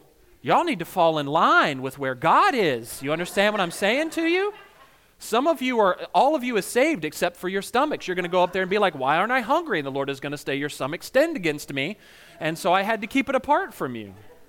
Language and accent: English; the South, United States; I'm from the South, we'll fry anything.